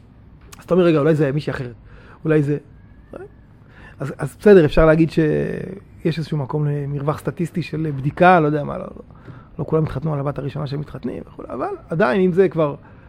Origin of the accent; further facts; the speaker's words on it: Petah Tikva, Central District, Israel; moved away as an adult; also born or lived in Golan; דחף אותי להתרחק מהמקום שבו גדלתי, פתח תקווה. שזה, אפילו עד היום יש איזשהו ארומה אפורית כזאת, פתח תקווה, כאילו, זה משהו, זה מעוז הבלבטיות הדתית